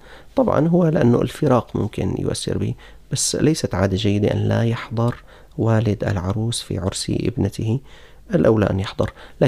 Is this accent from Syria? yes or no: yes; Levant, Syria; يعني كما يقال عندنا في الشام أنه لها مقدم ومؤخر